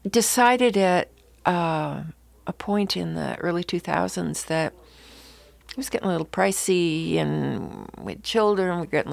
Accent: Illinois, United States; Actually, to be exact, I'm from the Chicago area, born and raised on the lake, and small town, tiny town, and went off to go to art schools, Midwestern art schools.

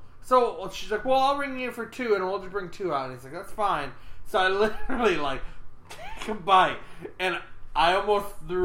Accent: Detroit, Michigan, United States; because we're from Detroit and we're big on the chili dogs

